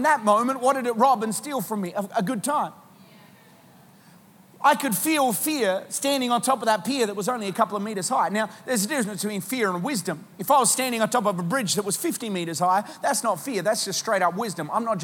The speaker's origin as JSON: {"language": "English", "country": "Australia", "said": "But so being an Australian"}